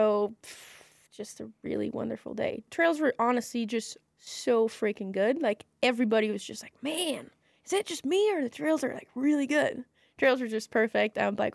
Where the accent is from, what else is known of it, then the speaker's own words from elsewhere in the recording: Quebec, Canada; English is a second language; moved away as an adult; now in Oliver Springs, United States; I say it both ways. It doesn't matter. I'm French-Canadian. I come from Quebec, and I moved down here first in Brevard 3 years ago to go to college